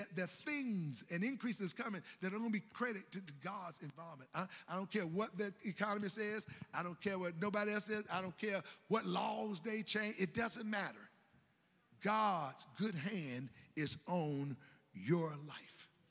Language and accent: English; Greensboro, North Carolina, United States; I came from Southside Greensboro. I'm child number 8 in my mother's family.